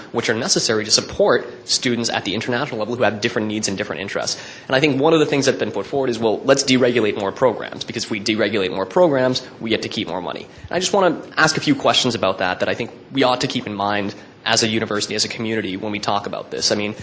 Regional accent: United States; moved away as an adult; now in Montreal, Canada; Now I'm a Quebec resident. I come from the United States, and I came to McGill, and I really like Montreal, so I stayed here.

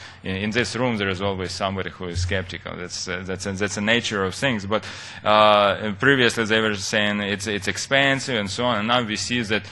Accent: Ukraine; English is a second language; I'm originally from Ukraine.

